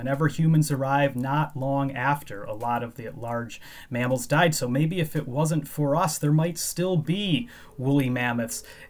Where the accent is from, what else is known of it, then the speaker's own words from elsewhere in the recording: Chicago, Illinois, United States; You know, I grew up in the Chicago area.